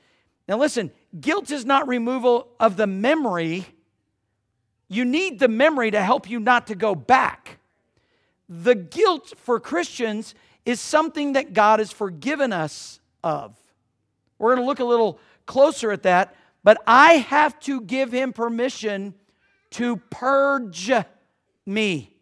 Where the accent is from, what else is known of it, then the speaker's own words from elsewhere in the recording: Georgia, United States; I know I grew up in Georgia drinking all kinds of lead and everything else, and I'm fine.